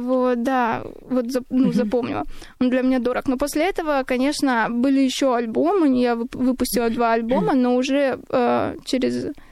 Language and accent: Russian; Russia; born there; горжусь тем, что я гречанка по происхождению, но я безумно счастлива и также горжусь тем, что я проживаю и родилась в России.